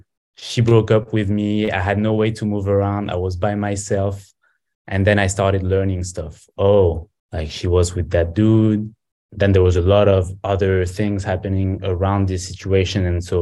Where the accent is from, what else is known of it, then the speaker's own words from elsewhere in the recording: France; I'm from France. I was born in France. My mother is from Venezuela